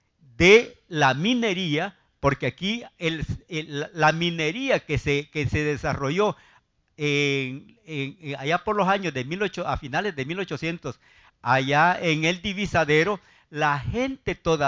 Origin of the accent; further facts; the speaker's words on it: Nahuizalco, Sonsonate, El Salvador; porque yo soy de Nahuizalco